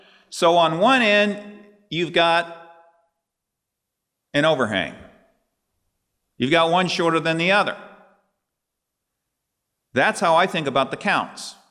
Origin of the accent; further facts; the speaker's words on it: United States; I'm going to use inches because I'm American.